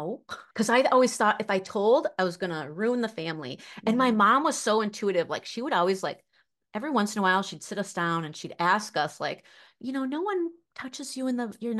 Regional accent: Lake City, Minnesota, United States; I grew up in a little town in southeast Minnesota, Lake City.

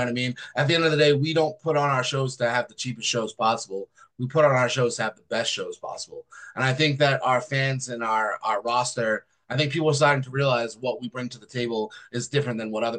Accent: Massachusetts, United States; moved away as an adult; I am from Massachusetts originally. That is my home. That is where I was born and raised. I moved to the Midwest right before the pandemic. So now while I'm based in the Midwest, I am still East Coast homebody.

